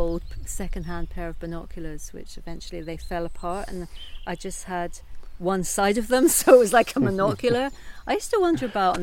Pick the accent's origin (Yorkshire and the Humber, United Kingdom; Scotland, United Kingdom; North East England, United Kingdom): Scotland, United Kingdom; Knoydart; And I did grow up in the area, so I grew up on Knoydart.